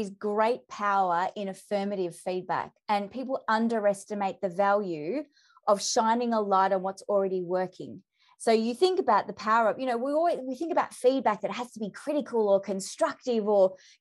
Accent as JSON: {"language": "English", "town": "Melbourne", "region": "Victoria", "country": "Australia", "said": "I'm from Melbourne, right? We're all footy mad. I'm not, but we're all here in Melbourne, in Victoria, footy mad apparently."}